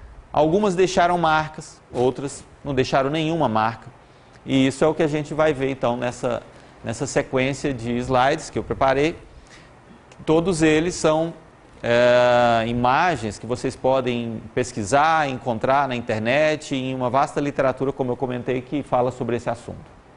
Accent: Goiânia, Goiás, Brazil; eu sou de Goiânia e fui convidado

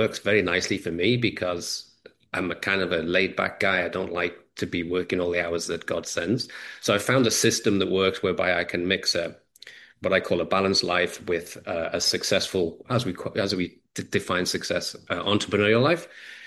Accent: England, United Kingdom; I'm English, so I talk fast

